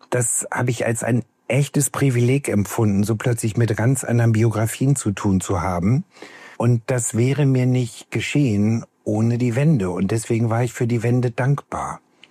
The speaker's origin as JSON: {"language": "German", "region": "West Germany", "country": "Germany", "said": "auf meine Situation als Wessi"}